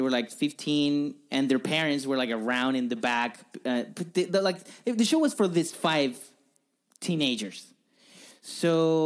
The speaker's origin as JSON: {"language": "English", "country": "Chile", "said": "I'm from Chile."}